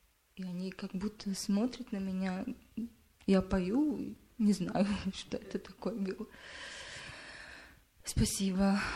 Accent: Riga, Latvia; Я из Риги, из Латвии.

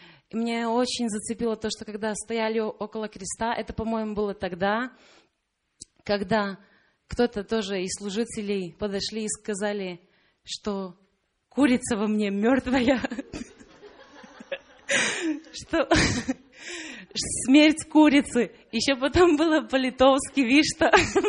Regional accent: Latvia; из Латвии.

